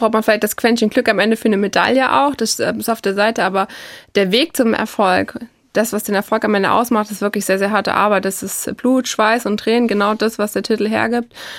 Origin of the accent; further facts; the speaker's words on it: Hesse, Germany; born there; gerade im Bereich Edersee fühle ich mich sehr, sehr wohl, um einfach auch mal abzuschalten und ja, in meiner Geburtsstadt einfach auch mal Zeit zu verbringen.